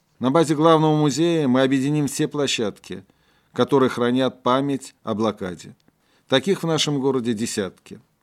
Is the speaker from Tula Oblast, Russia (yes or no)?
no; Saint Petersburg, Russia; Как и все петербуржцы, 9 мая я буду на Невском в память о своем отце